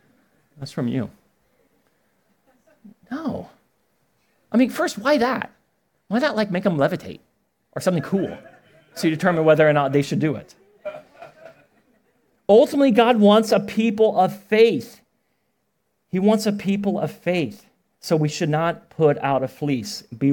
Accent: Arizona, United States; I'm from Arizona. I'm going to live in Arizona. I'm going to die in Arizona. I'm an Arizonan.

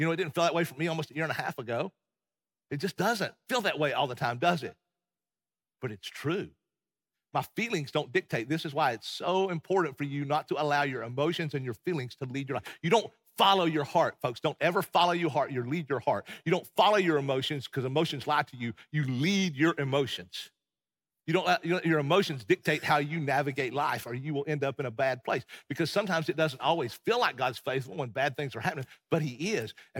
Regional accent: Tennessee, United States; And I'm from East Tennessee, and so that's what we did, right?

